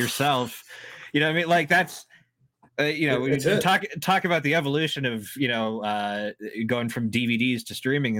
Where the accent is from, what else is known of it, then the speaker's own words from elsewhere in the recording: Ontario, Canada; No, I'm in Canada.